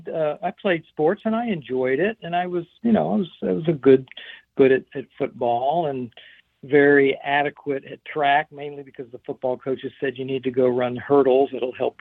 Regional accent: Dallas, Texas, United States; Yeah, I was raised in Dallas, Texas. And I don't mind saying I was born in 1956.

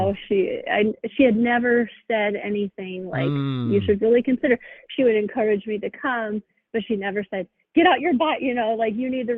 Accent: Italy; English is a second language; growing up in Italy, there was some form of osmosis of, you know, going in and, you know, actually having the presence of Christ in the church, in the tabernacle.

